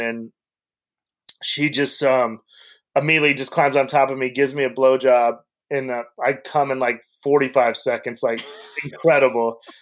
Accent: Wyoming, United States; I'm a kid from Wyoming. I never dreamed I'd even meet a porn star.

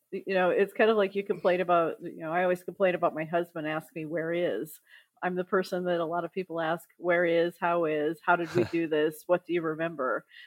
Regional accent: Iowa, United States; Yeah, my hometown is in Iowa, and I, you know, go back about once a year, but never in the winter.

